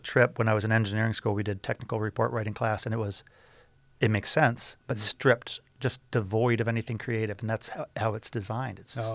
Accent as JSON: {"language": "English", "town": "Ashland", "region": "Ohio", "country": "United States", "tie": "born or raised there", "lives_now": "Toledo, United States", "said": "No. I grew up in Ashland, Ohio, kind of a north central Ohio town. Felt like a small town."}